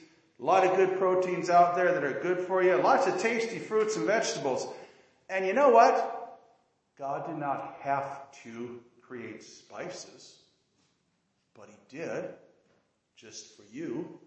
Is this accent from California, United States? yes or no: no; Milan, Illinois, United States; My wife and I both grew up around here. I'm from Milan. She's from Orion.